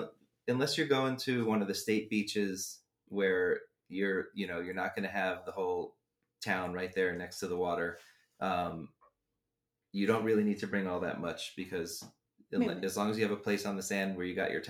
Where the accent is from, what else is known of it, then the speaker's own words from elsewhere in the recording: East Coast, United States; I grew up in the East Coast where like you had to get there early in the morning.